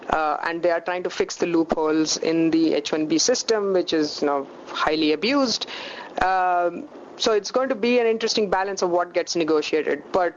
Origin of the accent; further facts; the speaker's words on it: South Africa; now in United States; you get your green card in 20 years, I get it in 6 months, just because I'm from South Africa and you're from India.